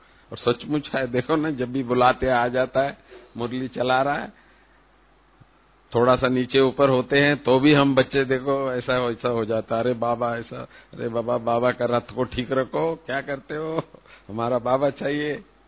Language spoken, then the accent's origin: Hindi; South India, India; मैं साउथ से हूं